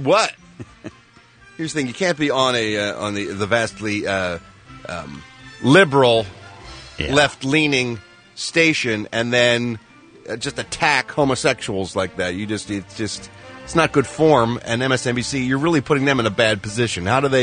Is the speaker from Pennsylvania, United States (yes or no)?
yes; Philadelphia, Pennsylvania, United States; this story is near and dear to my heart because it takes place in Philadelphia, Pennsylvania. Of course, my hometown.